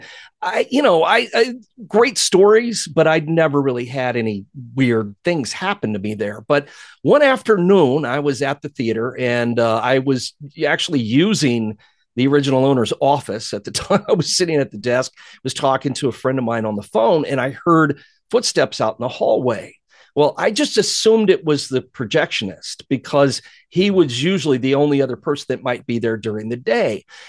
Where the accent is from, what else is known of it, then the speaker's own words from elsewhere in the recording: Decatur, Illinois, United States; these were stories about the town where I grew up in Decatur, Illinois, in the middle of the state.